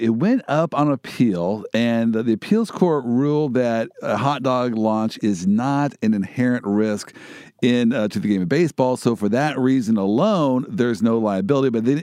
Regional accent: Kansas City, Missouri, United States; I'm from Kansas City. Slugger is our mascot in Kansas City.

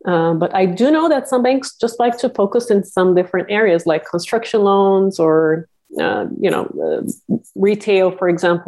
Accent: Brazil; now in San Francisco, United States; I'm originally from Brazil and have been very blessed to be able to come to the U.S. 20 years ago. I live in San Francisco.

